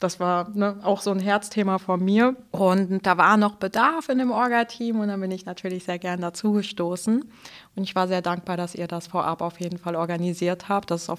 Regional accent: Frankfurt, Hesse, Germany; now in Hamburg, Germany; Ich bin seit 2019 in Hamburg. Ich bin Frankfurter Mädchen.

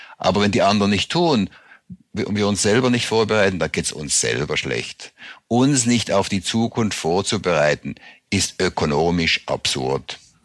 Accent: Switzerland; Ich komme aus der Schweiz.

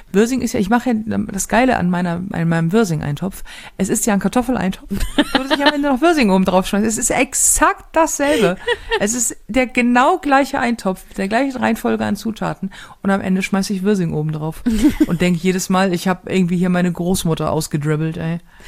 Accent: Hamburg, Germany; und das sage ich als Hamburger nur sehr ungerne

